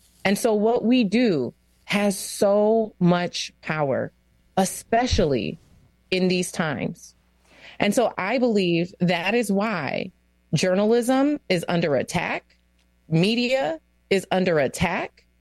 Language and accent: English; United States; It's my constitutional right as an American.